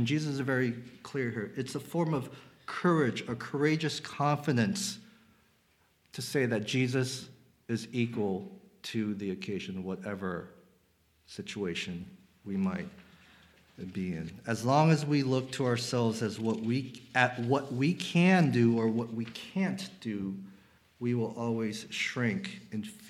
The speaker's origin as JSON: {"language": "English", "region": "West Coast", "country": "United States", "tie": "born or raised there", "said": "I have slept through an earthquake growing up in the West Coast."}